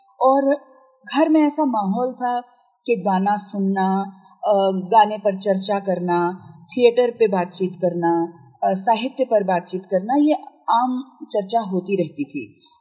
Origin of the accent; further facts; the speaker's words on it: Allahabad, Uttar Pradesh, India; मेरी पैदाइश और परवरिश इलाहाबाद में हुई।